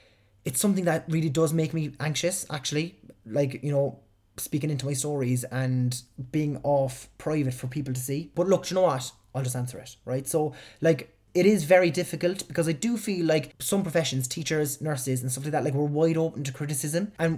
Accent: Cork, Munster, Ireland; accent: Cork; So as soon as someone hears my Cork accent, I know if they are a fan of the GA at all, they're going to bring up something about Cork.

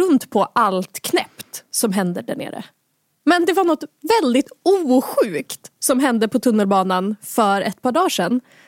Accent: Norrland, Sweden; now in Stockholm, Sweden; Jag är ju inte från den här stan. Jag har bott här i över 10 år nu, så mycket av min dialekt är borta, men jag är ju norrifrån.

